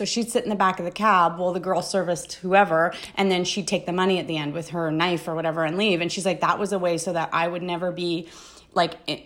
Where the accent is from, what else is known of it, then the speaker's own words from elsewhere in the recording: Ontario, Canada; I didn't grow up in the, you know, north end of Paris, but I grew up in Northern Ontario.